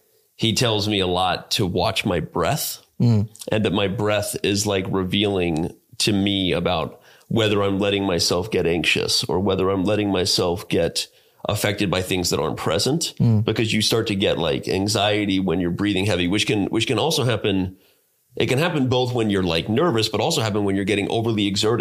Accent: Tonto Village, Arizona, United States; So I grew up in Arizona, a small town in Arizona called Tonto Village. I was born in Mesa, Arizona, East Valley, shout out to East Valley people. But then I grew up in a small town in Arizona.

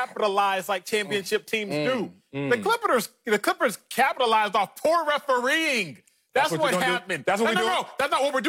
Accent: Dallas, Texas, United States; Now, look, I'm born and raised in Dallas, so I'm a resident Mavericks fan when it comes down to it.

